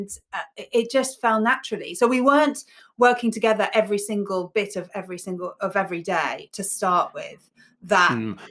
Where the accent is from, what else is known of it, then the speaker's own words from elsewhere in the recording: Ibiza, Balearic Islands, Spain; I grew up in Ibiza, small island, Paradise Island, as it was back then.